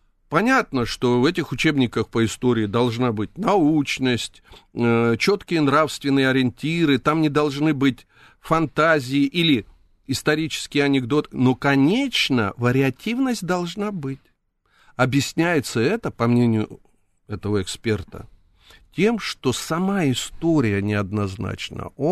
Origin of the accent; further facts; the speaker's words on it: Georgia; Russian is a second language; Мы, грузины